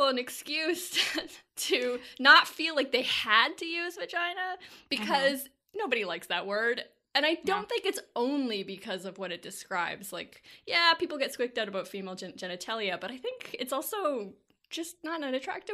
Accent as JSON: {"language": "English", "town": "Liverpool", "region": "North West England", "country": "United Kingdom", "said": "I'm from Liverpool. This is certainly true there and through the rest of Northwest England."}